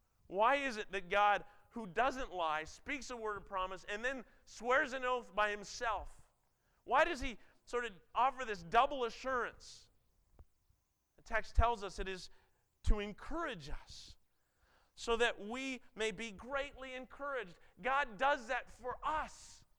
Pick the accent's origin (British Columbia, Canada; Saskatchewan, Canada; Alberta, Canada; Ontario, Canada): Ontario, Canada; I grew up on the Great Lakes, right by the Welland Canal. I could ride my bike there in 10 minutes.